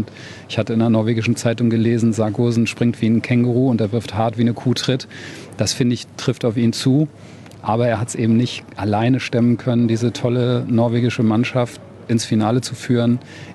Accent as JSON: {"language": "German", "town": "Flensburg", "region": "Schleswig-Holstein", "country": "Germany", "tie": "born there", "said": "Ich bin als gebürtiger Flensburger"}